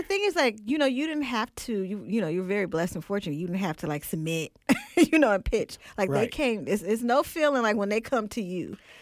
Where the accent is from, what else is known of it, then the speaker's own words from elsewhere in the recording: Oakland, California, United States; Because back then, it's like people would say, I'm from San Francisco